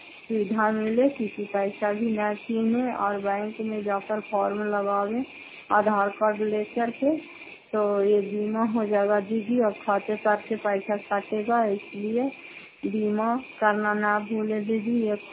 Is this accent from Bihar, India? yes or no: yes; Fatehpur, Bihar, India; घर फतेहपुर, पंचायत मकरौता, जिला नालंदा, खराब कच्चा ब्लॉक की निवासी हूँ